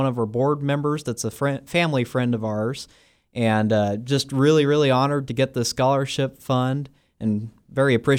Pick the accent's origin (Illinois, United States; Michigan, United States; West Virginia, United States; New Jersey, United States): Illinois, United States; I'm from Mercer County, Illinois.